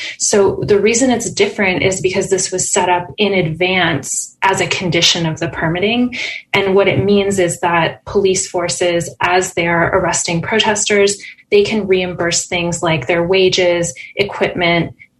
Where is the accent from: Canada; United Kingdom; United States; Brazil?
Canada; as I'm a Canadian myself